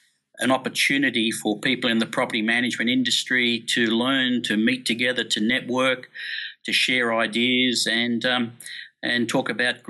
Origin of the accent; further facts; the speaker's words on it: Sydney, New South Wales, Australia; Well, certainly having Sydney as my hometown, that's the area I'm most familiar with.